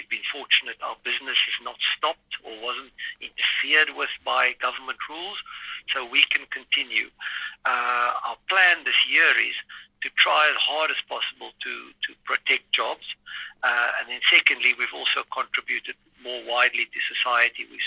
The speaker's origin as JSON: {"language": "English", "country": "South Africa", "lives_now": "London, United Kingdom", "said": "I'm a South African who've been trying to get home, but it's not been possible for a while. Here in London, in the UK"}